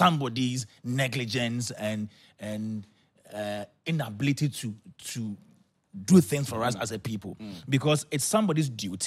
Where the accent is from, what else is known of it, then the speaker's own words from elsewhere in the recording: Ghana; we are Ghanaian.